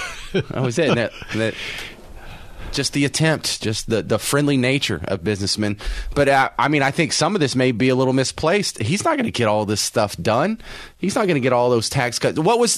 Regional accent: Texas, United States; Hey, speaking of inland, I'm originally from Texas.

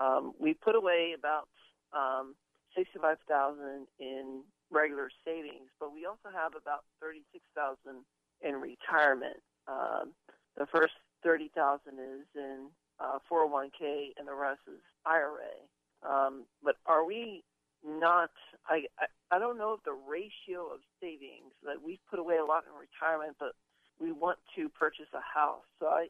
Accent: Coconut Creek, Florida, United States; from Coconut Creek. Near Fort Lauderdale, Florida.

